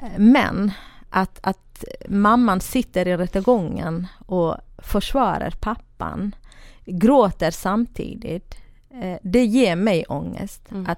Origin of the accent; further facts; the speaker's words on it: Kurdistan Region, Iraq; Swedish is a second language; now in Sweden; jag kommer från södra Kurdistan, irakiska delen då. Från en ganska rik familj, men ganska traditionell och religiös familj.